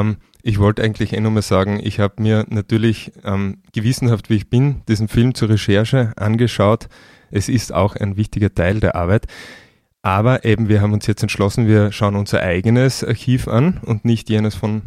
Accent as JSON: {"language": "German", "region": "Styria", "country": "Austria", "said": "Nachdem ich mich als Steirer identifiziere, werde ich ein paar dieser Fälle vortragen."}